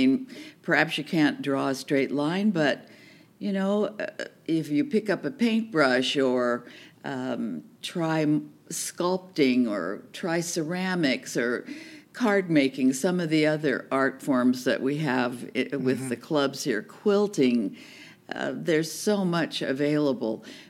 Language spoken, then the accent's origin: English; California, United States; Well, I'm a native Californian. My husband and I moved here 3 years ago from Northern California, the foothills of the Sierras